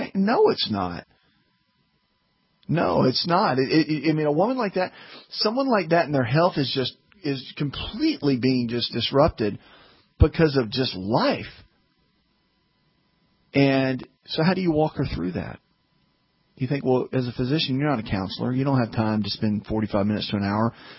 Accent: the South, United States; Everybody puts on that smile, especially in the South. I'm from the South.

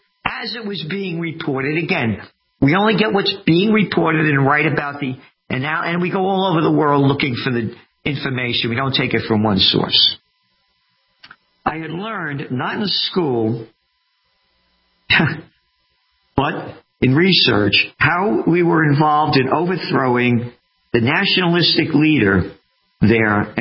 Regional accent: Yonkers, New York, United States; I ran an election campaign for a man who became mayor of my hometown, Yonkers, New York.

